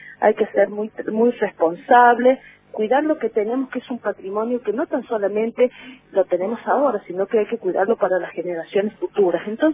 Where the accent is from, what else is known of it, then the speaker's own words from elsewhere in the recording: Villa de la Quebrada, San Luis, Argentina; de mi pueblo, de Villa de la Quebrada.